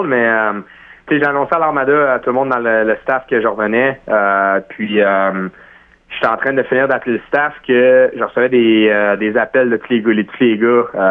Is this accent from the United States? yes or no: no; Lévis, Quebec, Canada; born there; moi, j'étais un petit bout de Québec, là, tu sais, je suis né à Saint-Romuald, à Lévis